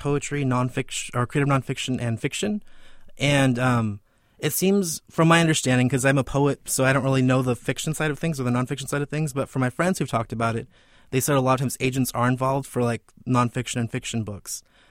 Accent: Hanford, California, United States; Okay, I was born and raised in Hanford, California. It's a town about 40 minutes south of Fresno, and I got my bachelor's in philosophy at Fresno State.

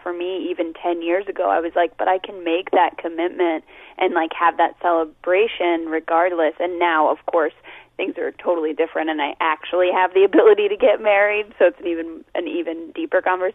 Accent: the South, United States; And I'm from the South. I wasn't making up a mom voice.

